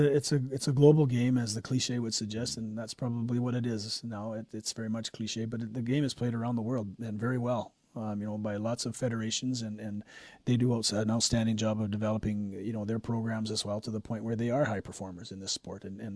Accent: Canada; in that very fabric that I talk about in terms of being Canadian, we have to identify with being the best.

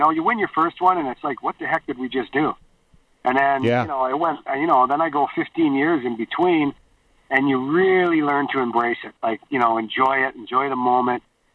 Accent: Kamloops, British Columbia, Canada; I started in New Westminster, being born and raised in Kamloops. I was 16 and 17 down in New West, and then I got traded back my 18-year-old year to Kamloops

